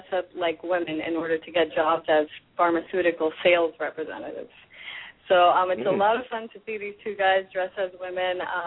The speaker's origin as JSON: {"language": "English", "town": "Boston", "region": "Massachusetts", "country": "United States", "said": "I'm from Massachusetts. I'm a Beantown girl, Boston."}